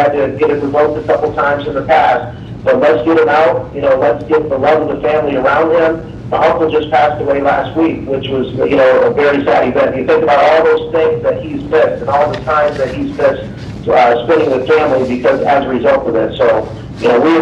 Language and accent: English; Pontiac, Michigan, United States; we grew up together in Pontiac, Michigan